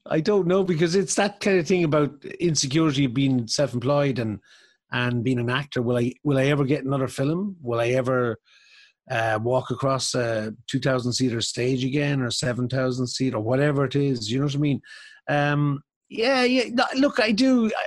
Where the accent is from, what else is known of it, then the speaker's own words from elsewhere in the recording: Thurles, Munster, Ireland; I grew up in Thurles on Kickham Street